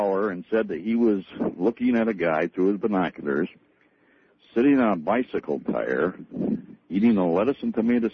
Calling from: Boonton, New York, United States; I'm calling from Boonton, New York.

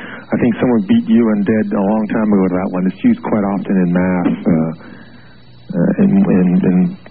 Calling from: Winnipeg, Manitoba, Canada; I'm calling from Winnipeg, Manitoba.

